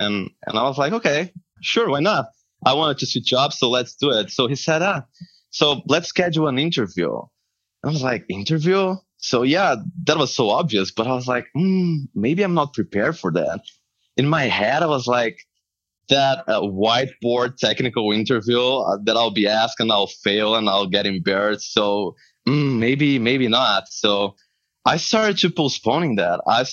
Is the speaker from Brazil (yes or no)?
yes; Porto Alegre, Rio Grande do Sul, Brazil; English is a second language; Yeah, I grew up in Porto Alegre